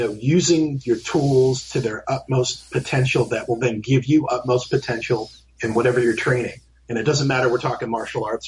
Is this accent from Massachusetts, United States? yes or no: yes; Massachusetts, United States; I grew up in Massachusetts, you know, where your dad grew up, and we used to have to pass.